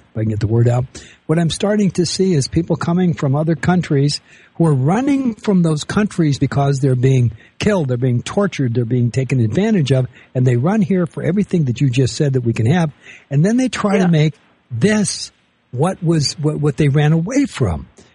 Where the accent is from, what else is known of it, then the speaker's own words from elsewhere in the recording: United States; I'll give you what my personal definition of an American is, because I'm an American. I love my country.